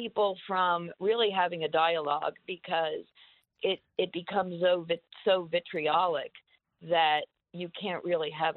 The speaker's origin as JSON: {"language": "English", "region": "Pennsylvania", "country": "United States", "lives_now": "Reading, United States", "said": "I'm actually from Lower Delco."}